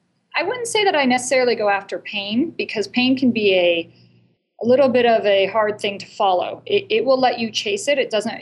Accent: Michigan, United States; I grew up in Michigan, a friend had gone to Berkeley.

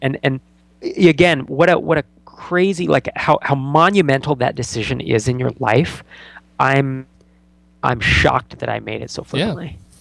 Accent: California, United States; growing up in the Bay Area, I should have applied to Stanford and Santa Clara and a bunch of other universities.

